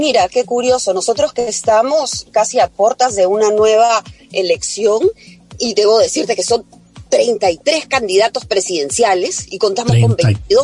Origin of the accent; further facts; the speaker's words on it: Peru; Yo como peruana no llego a ver la luz al final del túnel.